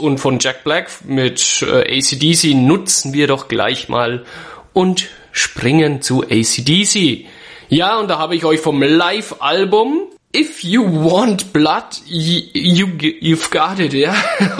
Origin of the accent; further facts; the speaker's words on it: Mühlhausen, Bavaria, Germany; ein schöner Gruß nach Milhausen, wo ich herkomme, bei Werneck